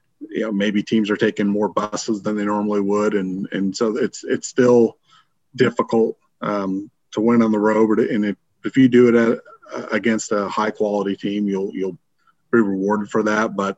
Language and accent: English; Germany; moved away; growing up in Germany and just watching that tournament, and watching the national championship in the middle of the night because of the time difference there.